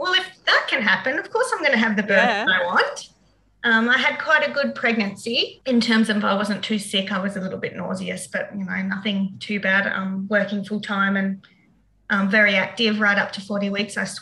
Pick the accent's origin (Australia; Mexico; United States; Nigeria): Australia; Perth, Western Australia; now in Darwin, Australia; I've lived in Darwin for about 15 years, but I'm originally from Perth, West Australia.